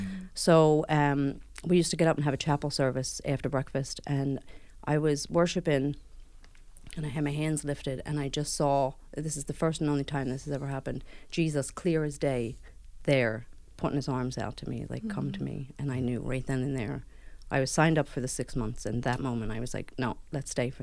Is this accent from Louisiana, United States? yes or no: no; Philadelphia, Pennsylvania, United States; moved away as an adult; also born or lived in New York; I come from Philadelphia, Pennsylvania in America. And, yeah, I was born and reared there and never left until I came here.